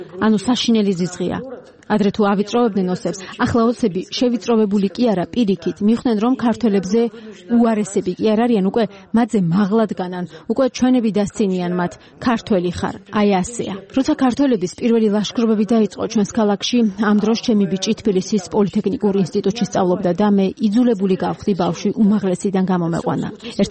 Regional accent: Tskhinvali, Shida Kartli, Georgia; Цхинвалис მკვიდრივარ, დავიბადე და გავიზარდე ქალაქში. საშუალო სკოლა ამ ქალაქში დავამთავრე

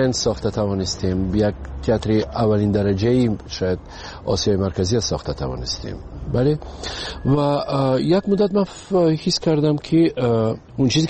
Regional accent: Tajikistan; وطنم خب پیش از همه تاجیکستان وطن است. بله، این خانه ای من است و مادرم اینجاست، فرزندام اینجاست.

